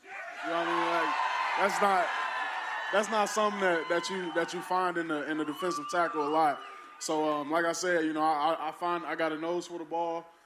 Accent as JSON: {"language": "English", "town": "St. Louis", "region": "Missouri", "country": "United States", "said": "I mean, I'm from St. Louis, and you know what I mean? The Rams vacated me, so this my hometown team now."}